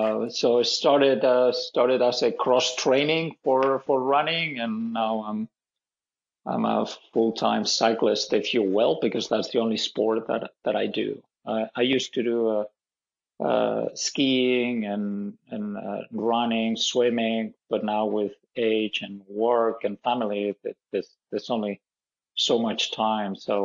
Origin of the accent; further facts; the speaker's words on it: Barcelona, Catalonia, Spain; now in United States; Obviously I grew up in Barcelona, so I started to run there, and then I was introduced to cycling in Barcelona.